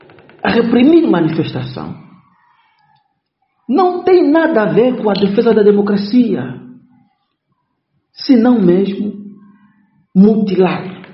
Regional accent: Angola; pelo facto de nós, como angolanos

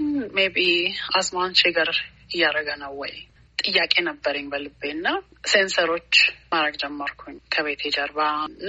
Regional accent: Addis Ababa, Ethiopia; now in United States; ልጅ ሆኜ አዲስ አበባ ነበርኩኝ።

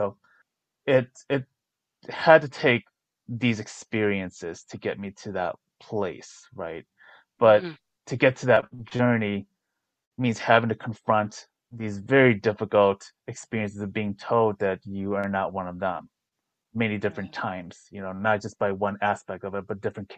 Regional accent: United States; born there; because of the fact that I'm mixed and also because I'm American born too.

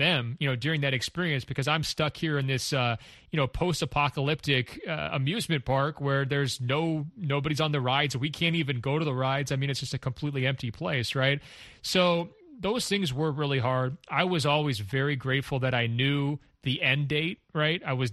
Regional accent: Oregon, United States; there was wildfires back in my home state of Oregon

